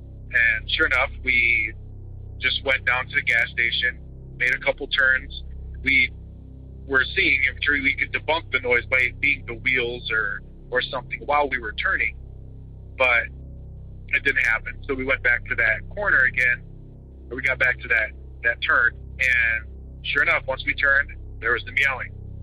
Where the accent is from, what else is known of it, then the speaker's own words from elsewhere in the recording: Minnesota, United States; also born or lived in South Dakota; I was in from South Dakota originally, from a reservation out there, and lived in Minnesota just about all my life, though, but family still all lives out there.